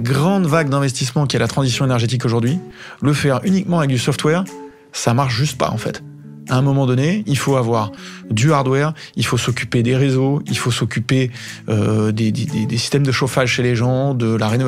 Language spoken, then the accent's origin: French; Île-de-France, France; J'ai 36, bientôt 37 ans, j'ai 3 enfants et j'ai grandi en région parisienne.